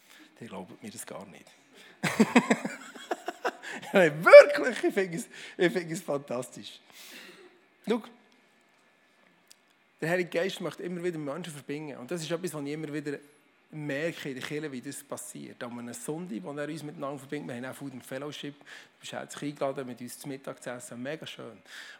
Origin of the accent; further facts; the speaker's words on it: Bern, Switzerland; kein Problem, bin ein Berner, es kommt schon gut